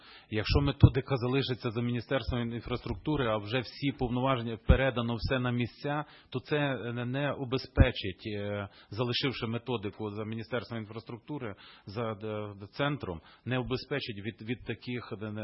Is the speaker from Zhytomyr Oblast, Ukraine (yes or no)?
no; Lviv, Lviv Oblast, Ukraine; Львів, от моє рідне місто